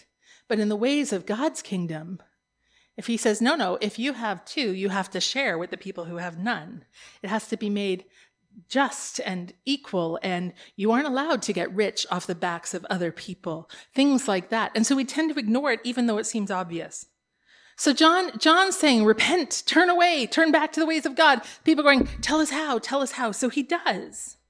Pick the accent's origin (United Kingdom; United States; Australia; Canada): Canada; born there; Because I was born here. If you're born here, you don't have to promise anything.